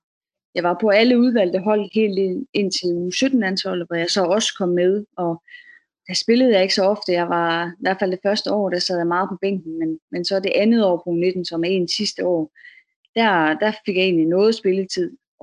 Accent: Jutland, Denmark; hov, jeg kommer fra Jylland af, jeg har aldrig nogensinde selv taget tog eller en bus.

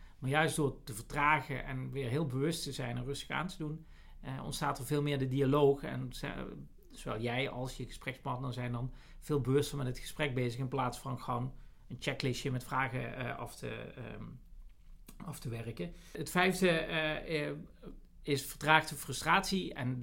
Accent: Netherlands; In plaats van, wat wij als Nederlanders in zijn algemeenheid zijn we natuurlijk redelijk direct en beginnen gewoon allerlei vragen te stellen.

